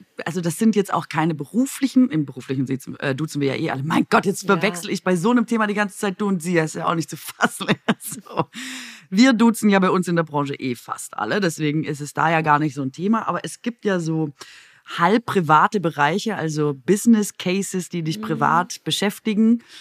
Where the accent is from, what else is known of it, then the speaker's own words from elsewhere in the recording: Baden-Württemberg, Germany; now in Berlin, Germany; Da, wo ich herkomme, aus Baden-Württemberg